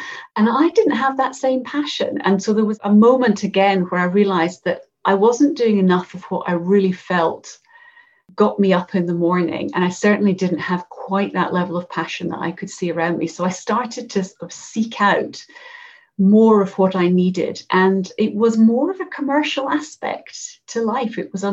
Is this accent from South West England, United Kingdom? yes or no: no; Edinburgh, Scotland, United Kingdom; born or raised there